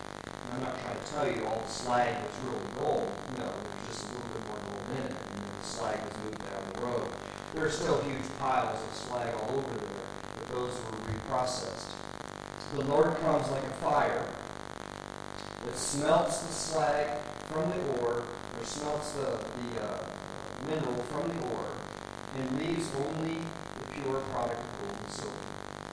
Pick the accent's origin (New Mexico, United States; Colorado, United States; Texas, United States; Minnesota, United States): Colorado, United States; When I think of this image, growing up in Colorado, I think of Leadville, Colorado.